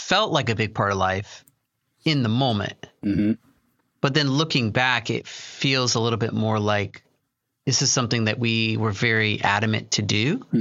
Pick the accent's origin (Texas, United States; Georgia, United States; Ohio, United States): Ohio, United States; Mason; Yeah, I grew up in just outside of Cincinnati, Ohio, in Mason, Ohio.